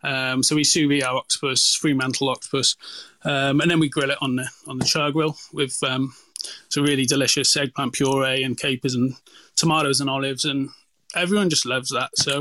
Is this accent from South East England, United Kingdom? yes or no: no; Wales, United Kingdom; now in Australia; I grew up in Wales, actually, so I'm half English, half Welsh